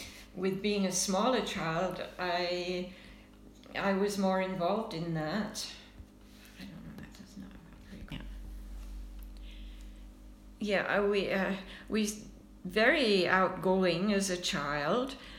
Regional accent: Wickersley, Yorkshire and the Humber, United Kingdom; now in Surrey, Canada; I grew up in a village known as Wickersley, which is basically a farming community. And that's where I did my schooling and my high school. And it was just a very nice little village.

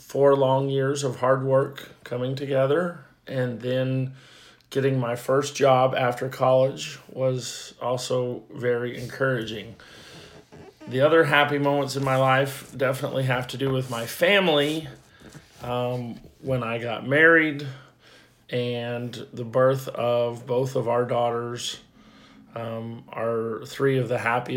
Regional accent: Colorado, United States; I grew up in Colorado, so I figured I would probably end up back there someday.

